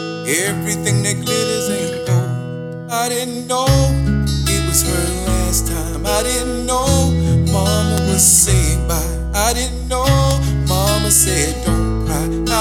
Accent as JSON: {"language": "English", "town": "Greensboro", "region": "Georgia", "country": "United States", "tie": "born or raised there", "said": "You know, growing up in Greensboro, Georgia was interesting."}